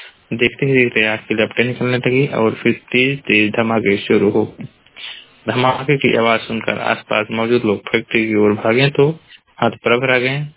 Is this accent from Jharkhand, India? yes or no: no; Maharajganj, Uttar Pradesh, India; मैं जिला महाराजगंज के निवासी हूँ।